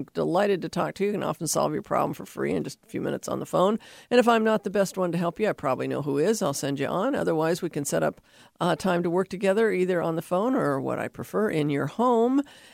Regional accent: Seattle, Washington, United States; I grew up here in the Seattle area. And if it isn't cold, it's kind of like not the holidays.

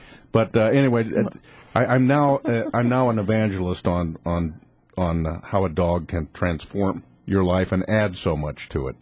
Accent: Bend, Oregon, United States; I am. But from Central Oregon.

